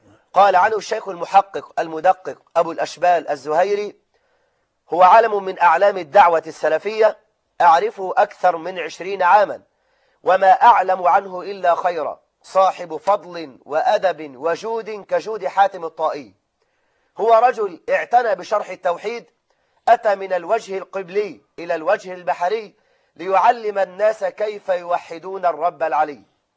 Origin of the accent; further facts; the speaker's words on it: Egypt; سأذكر بعض كلمات لأهل العلم الكبار عندنا في مصر